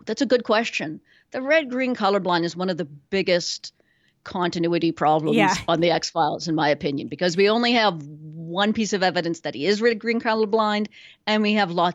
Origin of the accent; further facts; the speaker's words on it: Canada; I'm Canadian, and we learn French, so I know some French, but I know zero Spanish.